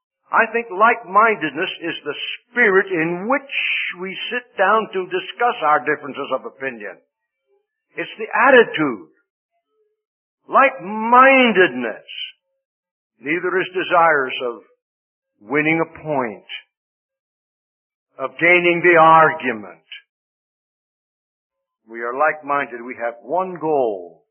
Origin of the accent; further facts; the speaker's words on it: Pennsylvania, United States; where I was born and raised in the Pennsylvania Dutch country, we would say they're loggerheads.